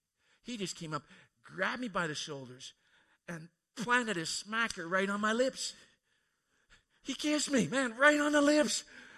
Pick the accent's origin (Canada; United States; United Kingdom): Canada; Alberta; when I was growing up in Alberta